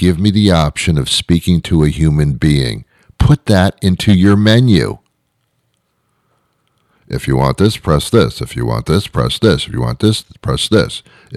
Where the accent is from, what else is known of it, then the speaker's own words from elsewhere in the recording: New York, United States; I was brought up in New York. I was brought up amongst all different people from all different countries, all different walks of life, all different cultures, all different cuisines.